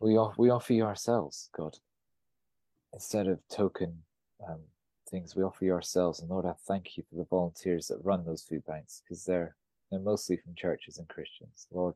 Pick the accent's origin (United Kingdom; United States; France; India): United Kingdom; When we look at other cultures and think, well, glad I'm British.